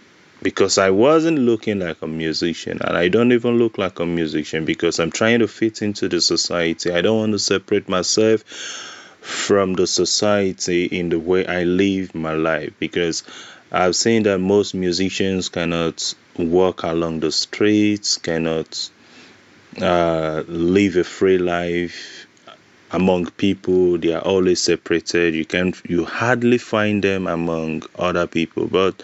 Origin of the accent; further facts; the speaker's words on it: Nigeria; I'm a musician. I'm from Nigeria.